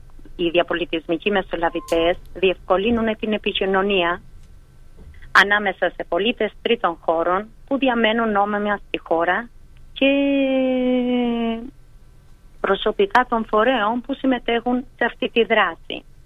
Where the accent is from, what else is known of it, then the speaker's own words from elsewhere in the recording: Albania; Greek is a second language; οι περισσότεροι είναι ασθενή από την Αλβανία, από την πατρίδα μου, από εκεί που έχω μεσολαβήσει και στη γλώσσα μου.